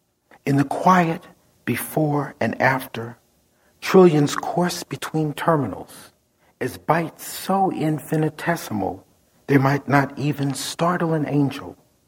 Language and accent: English; St. Louis, Missouri, United States; I grew up in St. Louis, but I learned many years later that it was just somewhat fate that made that happen, because though my family, my father's family is all from Missouri and Illinois